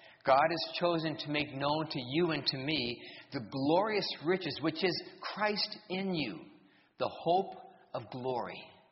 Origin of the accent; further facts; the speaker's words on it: New Hampshire, United States; I'm from New Hampshire. So we have a cross-cultural marriage.